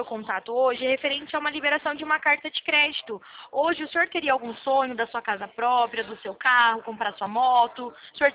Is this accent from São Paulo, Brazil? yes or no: yes; São Paulo, Brazil; Eu sou da região de Campinas.